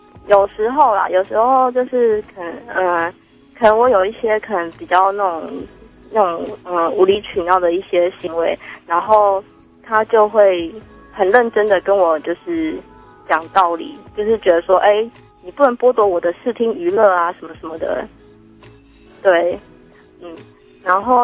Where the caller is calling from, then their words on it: Taipei, Taiwan; 我是台北的